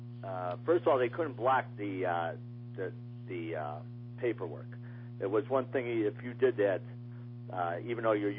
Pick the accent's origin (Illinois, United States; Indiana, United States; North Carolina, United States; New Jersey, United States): Illinois, United States; Chicago; I'm from Chicago, but I felt like the farm boy from Chicago.